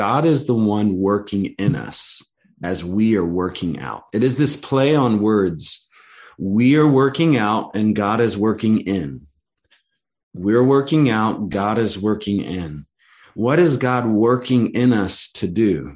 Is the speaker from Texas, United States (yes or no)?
no; Georgia, United States; now in California, United States; I'm from Georgia originally, so I use ain't regularly. I refuse to let go of it, even though I'm sojourning in California.